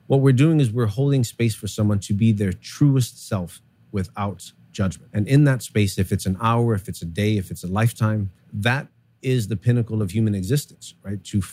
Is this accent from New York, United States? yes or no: yes; New York City, New York, United States; So I grew up here in New York City.